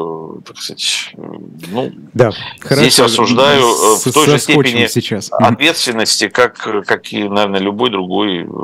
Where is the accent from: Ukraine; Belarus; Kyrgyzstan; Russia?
Ukraine; moved away; я родился и прожил в Украине много лет до того, как поехал в Москву учиться